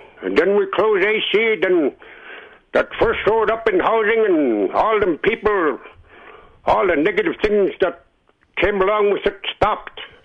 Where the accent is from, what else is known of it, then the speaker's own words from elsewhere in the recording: Bethel, Alaska, United States; In my family, and I've seen all around my native people. So who the hell these outsiders come to my hometown in Bethel and open up this liquor stores and dope stores?